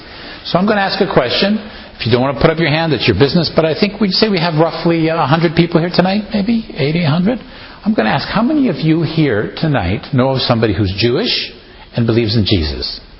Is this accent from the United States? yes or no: no; Toronto, Ontario, Canada; born there; I was born in Toronto. My parents are Holocaust survivors.